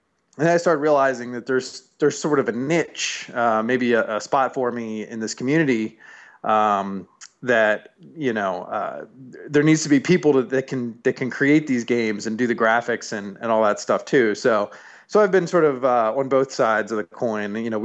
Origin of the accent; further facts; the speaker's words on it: Baltimore, Maryland, United States; Sure. Well, I'm from Baltimore. My family's from Baltimore